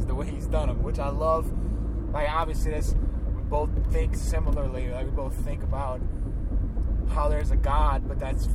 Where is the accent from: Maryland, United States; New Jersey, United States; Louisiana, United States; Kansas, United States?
Louisiana, United States; New Orleans; I'm from New Orleans, so I see it every day.